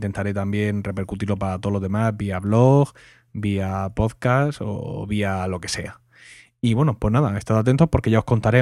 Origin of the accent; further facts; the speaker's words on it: Santander, Cantabria, Spain; now in Vitoria, Spain; 41 años, tot de switcher y vivo en Vitoria por motivos de trabajo, pero soy de Santander, esa tierra verde y azul entre Asturias y País Vasco que nunca nombran los hombres del tiempo.